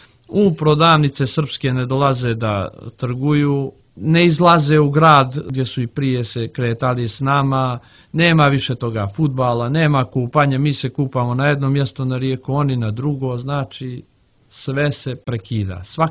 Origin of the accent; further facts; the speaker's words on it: Jagoda, Peja District, Kosovo; also born or lived in Podgorica, Montenegro; ja sam rođen u Podgoricu, ali kao mali, ja i brat smo ostali smo bez majke i podizali su ne baba i djedu selu Jagoda, opština Klina, na 20 km od Peći.